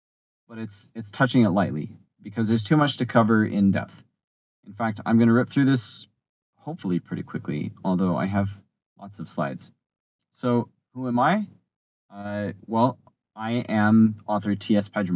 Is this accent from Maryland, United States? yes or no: no; Texas, United States; I always grew up being aware of that holiday because I grew up in Texas, and that was just part of the scene down there.